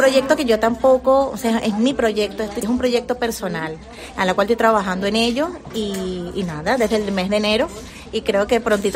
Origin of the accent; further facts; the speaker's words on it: Venezuela; moved away; Yo soy de Venezuela y tengo aquí ya 5 años, he logrado mi nacionalidad también gracias a mi trabajo y a mi esfuerzo.